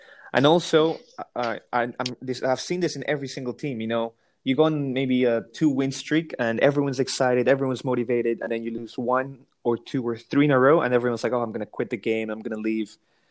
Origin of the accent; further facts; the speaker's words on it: Colombia; I'm from Colombia